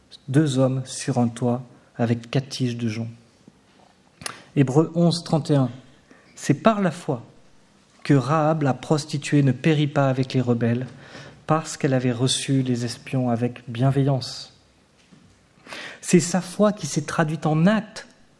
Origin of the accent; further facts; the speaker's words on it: Auvergne-Rhône-Alpes, France; Je suis natif d'Ardèche et mes parents habitaient tout près d'une vieille ferme qu'on appelle le Boucher de Pran.